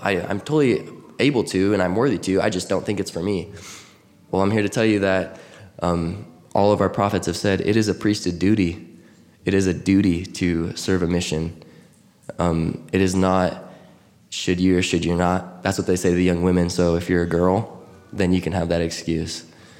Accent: Washington, United States; now in Utah, United States; but growing up in Washington, I felt like I was kind of taught, if you're going to do anything, you serve a mission.

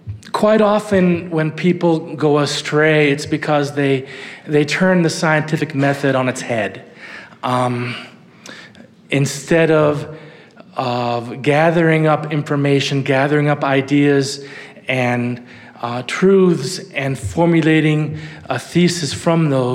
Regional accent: New York, United States; knowing that I was from Western New York

